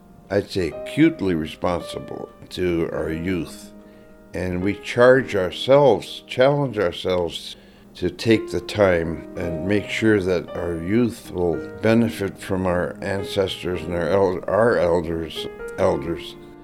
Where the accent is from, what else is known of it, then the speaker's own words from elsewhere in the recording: Nome, Alaska, United States; born there; I was born in Nome in 1942, April 5th, 1942, at the old hospital on 2nd Avenue.